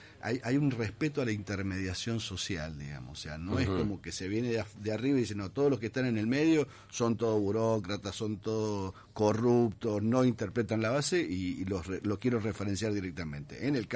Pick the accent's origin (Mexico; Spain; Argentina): Argentina; somos todos argentinos. Y los argentinos generamos plata